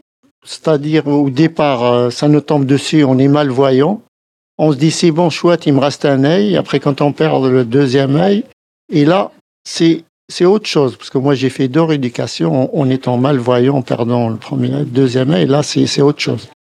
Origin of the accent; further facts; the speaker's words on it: Algiers, Algiers Province, Algeria; ma famille, je viens d'Alger. Ma famille, elle est en Algérie.